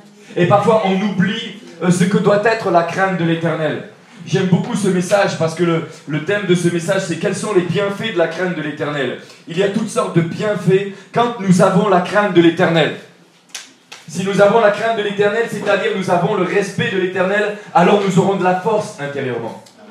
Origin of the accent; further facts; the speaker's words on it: France; Moi, je suis un Français, j'aime mon pays